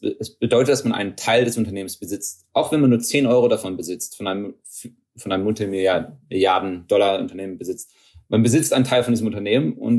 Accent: Texas, United States; also born or lived in Germany; ich bin so ein bisschen in Deutschland, ein bisschen in Amerika aufgewachsen, also eher in Amerika. Meine Familie kommt aus Niedersachsen. Ich bin in Texas aufgewachsen. Mein Vater ist Wissenschaftler und in Deutschland würde man sagen, ich habe einen Migrationshintergrund hier in Amerika.

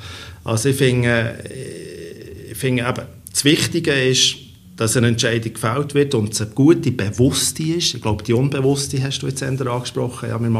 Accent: Switzerland; wir als Schweizer Europäer

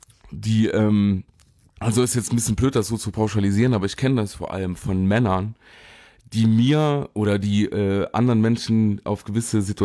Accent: Saarland, Germany; da kann man sagen als Saarländer

